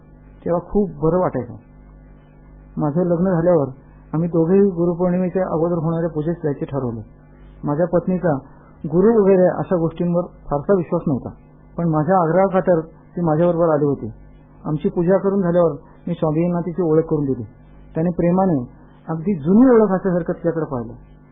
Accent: Sakharwadi, Maharashtra, India; also born or lived in Pune; माझा जन्म पुण्यात झाला असला तरी शाळा कॉलेजच्या निमित्ताने मी जवळजवळ 22 वर्षे साखरवाडी सातारा येथे राहिलो.

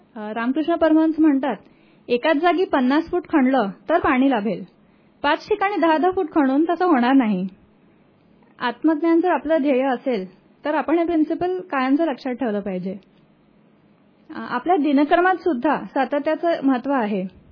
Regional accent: Nagpur, Maharashtra, India; मी मूळ नागपूरचे आहे.

